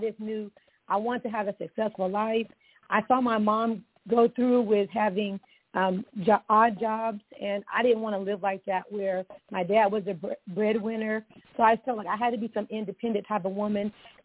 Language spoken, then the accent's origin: English; California, United States; I want to say in my spring season, just, you know, springing out, I was raised in the Valley of California, and I got a lot of my instruction from my grandparents.